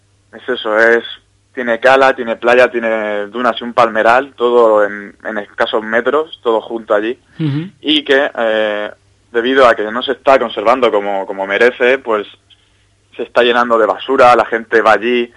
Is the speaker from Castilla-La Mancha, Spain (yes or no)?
no; Torrevieja, Valencian Community, Spain; Es un lugar que yo, que soy de Torrevieja